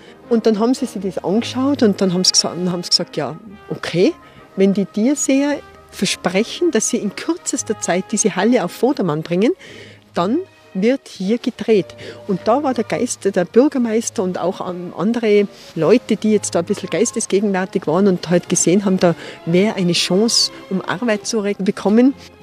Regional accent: Tyrol, Austria; Skisport war bei uns in Tirol sehr beliebt.

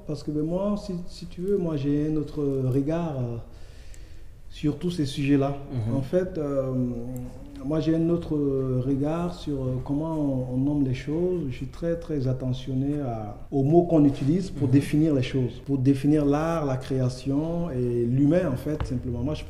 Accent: Burkina Faso; Chez nous, au Burkina, on a 45 langues, par exemple.

